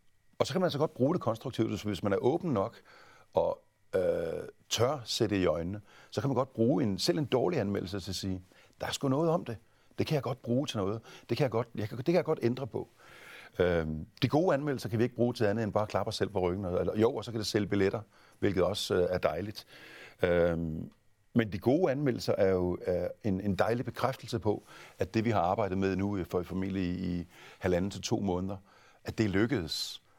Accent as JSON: {"language": "Danish", "town": "Kolding", "region": "Region of Southern Denmark", "country": "Denmark", "tie": "born or raised there", "said": "Tænk nu, hvis jeg tager til en af de danske skuespillerskoler og ikke kommer ind, så vil de sige hjemme i Kolding, så var du ikke så god alligevel."}